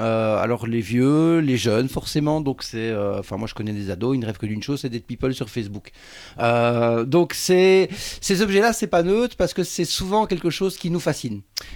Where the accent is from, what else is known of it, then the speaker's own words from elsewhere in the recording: Belgium; je viens de Belgique, donc j'ai fait la route en train pour venir ici